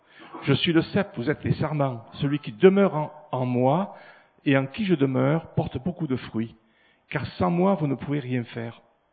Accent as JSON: {"language": "French", "town": "Marseille", "region": "Provence-Alpes-Côte d'Azur", "country": "France", "tie": "born or raised there", "moved": "as an adult", "lives_now": "Ardèche, France", "said": "Je suis né à Marseille, j'ai vécu donc, j'ai 68 ans, comme ça vous savez mon âge. J'ai vécu donc 66 ans à Marseille, et puis il a décidé de tailler la branche Marseille. Voilà pourquoi on est en Ardèche."}